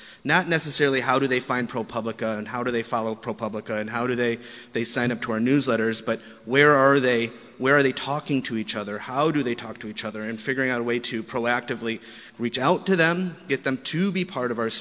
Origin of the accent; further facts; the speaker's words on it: Garden City, Michigan, United States; also born or lived in Oakland, United States; I'm from Garden City, Michigan. I went to Wayne State University